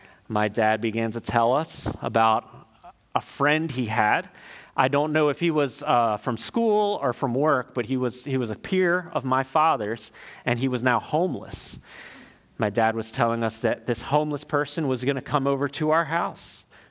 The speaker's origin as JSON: {"language": "English", "region": "Maryland", "country": "United States", "tie": "born or raised there", "said": "I grew up in Harford County, Maryland. At the time of the story, I was about 9 years old."}